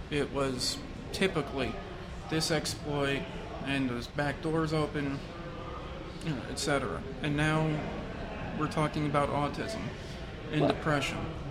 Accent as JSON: {"language": "English", "region": "New Jersey", "country": "United States", "said": "from Jersey"}